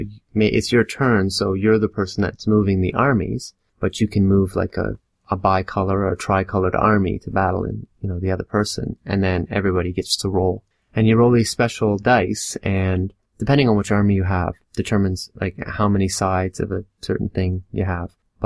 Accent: Canada; accent: Canadian; I didn't feel I had to, like, play up my Canadian accent.

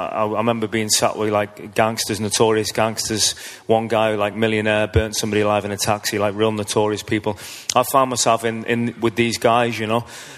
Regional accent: Liverpool, North West England, United Kingdom; No, I'm from Liverpool.

